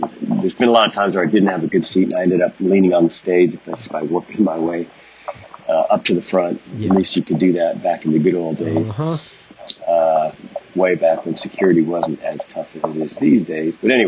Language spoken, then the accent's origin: English; Colorado Springs, Colorado, United States; I grew up in Colorado Springs, and the show was up in Denver, so it's about an hour north.